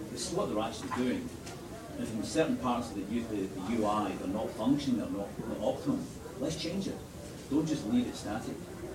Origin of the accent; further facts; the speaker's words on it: Brooklyn, New York, United States; accent: Brooklyn; Sorry about the accent, by the way. You can tell I'm